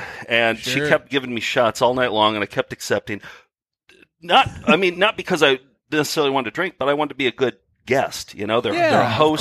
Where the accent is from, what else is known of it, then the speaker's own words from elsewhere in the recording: Wisconsin, United States; No, you see that in Wisconsin, too. We grew up in Wisconsin.